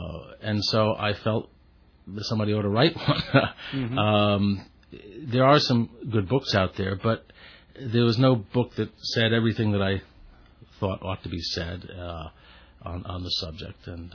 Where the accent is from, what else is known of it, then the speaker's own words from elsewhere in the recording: New York City, New York, United States; I grew up in New York City. I went to parochial school, Corpus Christi School, on the west side of Manhattan, up through sixth grade.